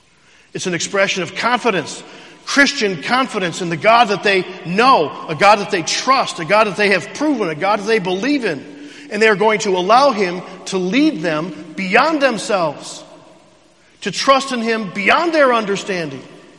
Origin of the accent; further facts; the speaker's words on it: Missouri, United States; I'm from Missouri. Show me, right? The show me state.